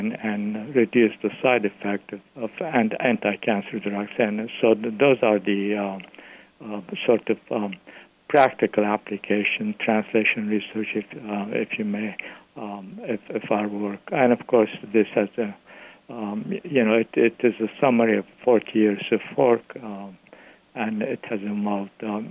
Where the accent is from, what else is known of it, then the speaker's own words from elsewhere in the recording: Turkey; now in United States; both from my colleagues and friends here in the United States, as well as from my home country in Turkey.